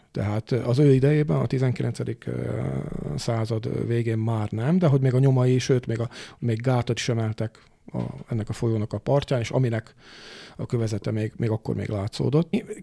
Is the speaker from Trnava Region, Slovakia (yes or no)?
yes; Tejfalu, Trnava Region, Slovakia; ugye Bacsfa mellett nőttem fel, Tejfalon nőttem fel